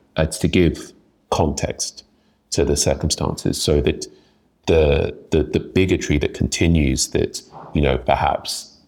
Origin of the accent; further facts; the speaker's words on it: Nigeria; as a Nigerian myself, if I want to, you know, better understand Nigeria, to work to help Nigeria better face the future